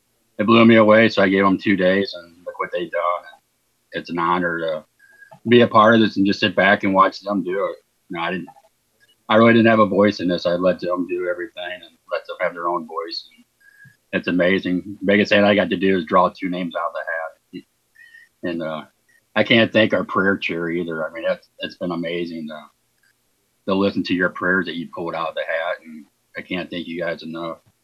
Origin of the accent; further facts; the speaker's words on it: St. Louis, Missouri, United States; I'm from St. Louis, Missouri, in the middle of USA. I'm like 15 minutes from the Arch